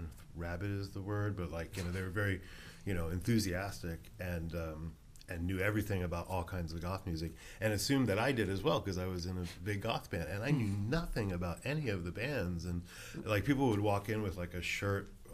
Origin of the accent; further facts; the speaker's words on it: Santa Cruz, California, United States; where I was growing up in Santa Cruz, and started doing shows, you know, right about 15, 16 years old